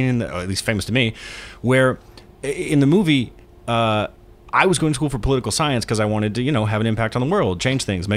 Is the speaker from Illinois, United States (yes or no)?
no; Alaska, United States; I was raised in Alaska.